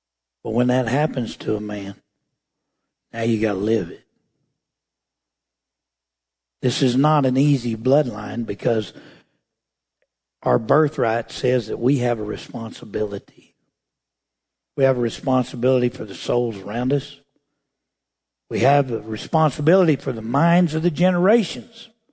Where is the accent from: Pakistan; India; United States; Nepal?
United States; I'm not racist. I'm an American. And I have a birthright.